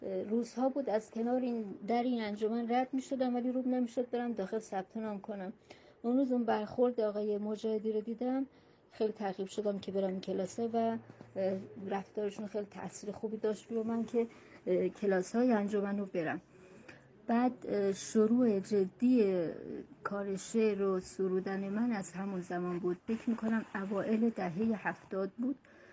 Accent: Qom, Iran; خود من متولد غربت هستم و بیشتر از 30 سال در ایران زندگی کردم. شهر کودکی های من، شهر زادگاه من قم بوده، تمام تحصیلاتم اینجا بوده

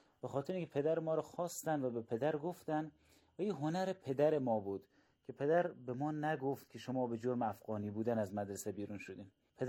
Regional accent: Fariman, Razavi Khorasan, Iran; متولد ایرانیم، یعنی نسل دومیم و فرزندان ما نسل سومن. تا کلاس چهارم ابتدایی رو در شهرستان فریمان همونجا درس خوندیم، مدرسه شهید کامیاب میرفتیم

